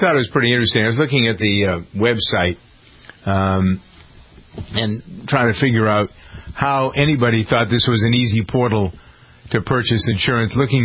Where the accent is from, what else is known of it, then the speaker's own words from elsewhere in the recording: Framingham, Massachusetts, United States; a friend of mine who is from my hometown of Framingham, but is spending more and more time in Los Angeles.